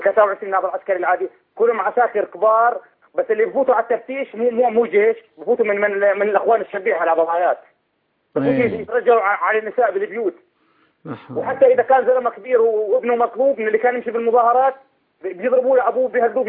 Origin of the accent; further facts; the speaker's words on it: Daraa Governorate, Syria; أنا من درعا، من قرية جانب الحارة نمر.